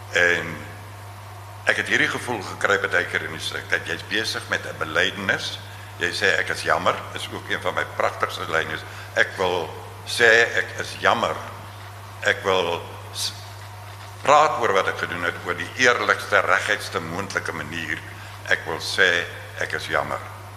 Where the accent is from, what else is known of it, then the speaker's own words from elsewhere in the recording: Stellenbosch, Western Cape, South Africa; Ek is een weeskind van Stellenbosch.